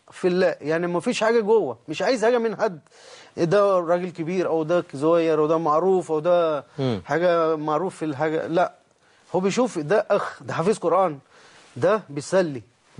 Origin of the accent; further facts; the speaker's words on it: India; Arabic is a second language; now in Egypt; يعني انا من هند، لكن انا لا بحب هند اكتر من مصر